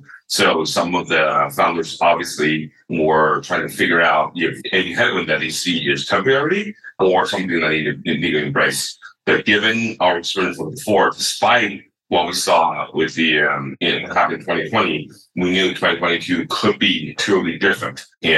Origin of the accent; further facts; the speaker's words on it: Taiwan; now in California, United States; I remember that's when I moved to California from Taiwan in 1983